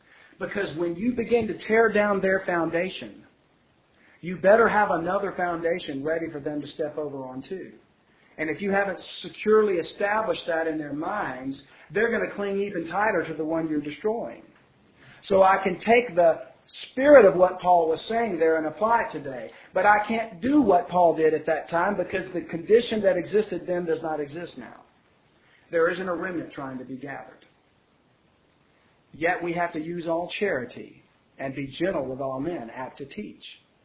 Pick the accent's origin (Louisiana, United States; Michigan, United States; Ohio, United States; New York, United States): Louisiana, United States; That, now see, I'm from Louisiana.